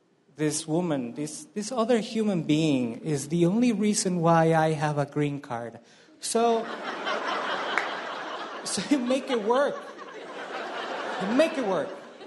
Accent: Ecuador; I'm a comedian from Ecuador.

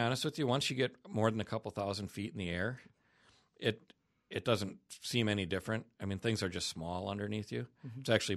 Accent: Wausau, Wisconsin, United States; It's great to fly Wausau just because I'm from Wausau, so I know so many people.

